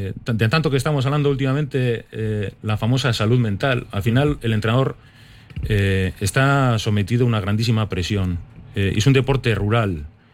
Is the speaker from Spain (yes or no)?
yes; Bermeo, Basque Country, Spain; Y si será en Bermeo, para mí mejor, porque estoy en mi pueblo con mi gente.